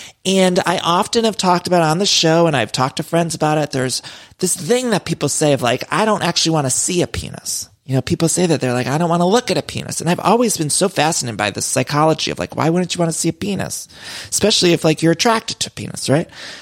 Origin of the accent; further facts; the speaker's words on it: Cleveland, Ohio, United States; You know, I'm from Cleveland.